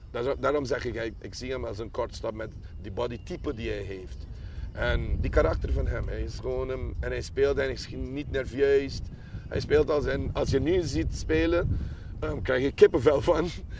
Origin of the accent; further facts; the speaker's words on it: San Nicolas, Aruba; ik ben eigenlijk van San Nicolas, waar ze geboren zijn